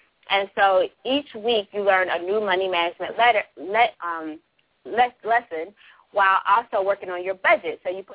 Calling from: Alabama, United States; I'm in Southern Alabama, and it's in the 30s down here, and this is, like, Arctic for us.

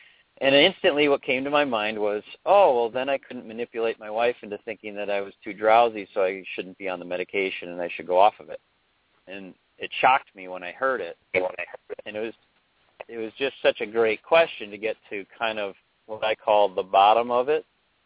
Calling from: Chicago, Illinois, United States; Giving a call from Chicago.

